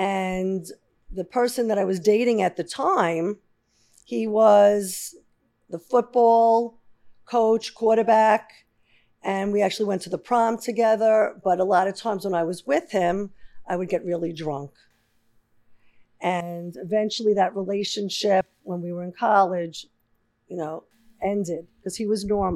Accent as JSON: {"language": "English", "town": "Forest Hills", "region": "New York", "country": "United States", "tie": "born or raised there", "said": "Growing up in Forest Hills, I would walk to high school and I would actually smoke pot."}